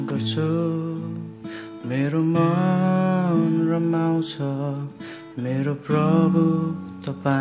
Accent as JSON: {"language": "Japanese", "country": "Nepal", "second_language": "Japanese", "lives_now": "Japan", "said": "ネパールから来ました。ネパール語で歌を歌います。"}